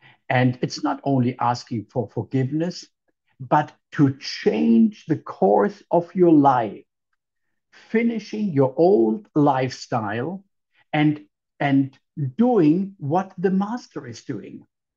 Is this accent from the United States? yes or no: no; Germany; When I grew up in Germany, we had to learn.